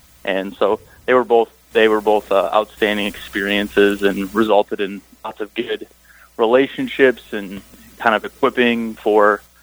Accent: South Lyon, Michigan, United States; Yeah, I was born and raised in Michigan. I grew up in South Lyon, kind of a suburb of Detroit.

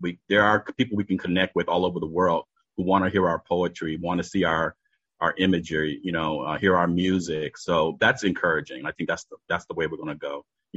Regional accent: Detroit, Michigan, United States; Again, I came from Detroit, where during the pandemic, all the disparities of income, you know, all the different disparities just became exacerbated, right?

